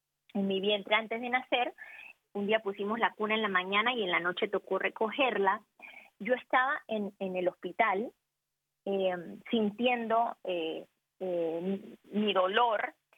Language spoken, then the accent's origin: Spanish; Panama City, Panamá, Panama; born there; yo nací el 22 de septiembre de 1984 en la ciudad de Panamá. Me siento como ciudadana del mundo, realmente. Amo mi país, estoy viviendo en mi país actualmente, estoy viviendo ahora en el interior del país